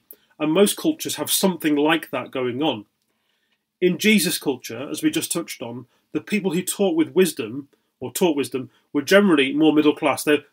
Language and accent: English; Blackpool, North West England, United Kingdom; born there; I'm from an unfashionable northern town. That might be my only similarity to him. I was born in Blackpool. A lot of my family are from around that area.